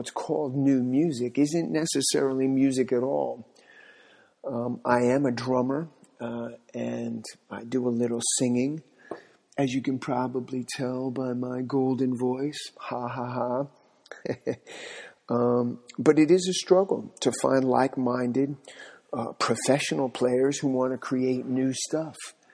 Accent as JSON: {"language": "English", "region": "New York", "country": "United States", "lives_now": "San Diego, United States", "said": "I'm in San Diego, California. I'm originally from New York. The last time I lived in New York was 2014."}